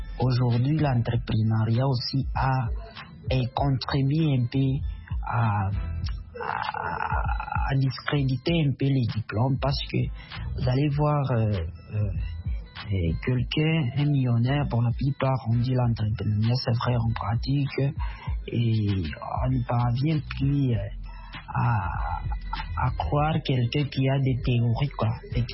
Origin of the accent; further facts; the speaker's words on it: DR Congo; ici chez nous en République démocratique du Congo